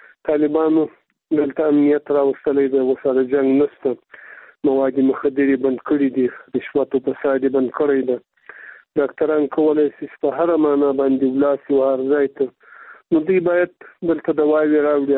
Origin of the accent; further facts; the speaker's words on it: Afghanistan; ځکه چې موږ د افغانستان خلک یو